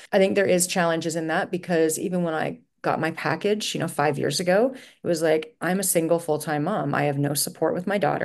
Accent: Canada; We need, as Canadians, to be like, if there is a Canadian option, I'm buying Canadian.

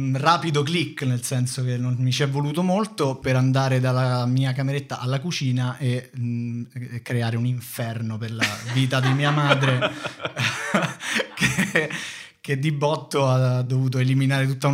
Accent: Rome, Lazio, Italy; io sono di... insomma, vivevo a Primavalle, sono di Primavalle, mm-hmm, quindi a Roma nord-ovest, per chi non è di Roma.

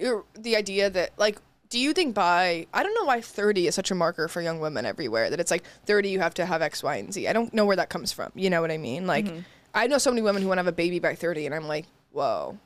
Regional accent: Dallas, Texas, United States; I spent a lot of summers in East Texas. Mm-hmm. So just like redneck city. I'm from Dallas though. I want to get that out of the way.

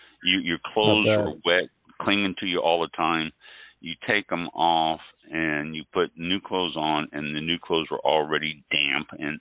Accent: Midwest, United States; now in Florida, United States; I grew up in the Midwest.

